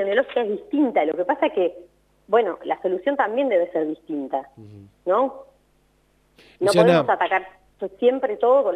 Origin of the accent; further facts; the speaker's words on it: Argentina; como argentinos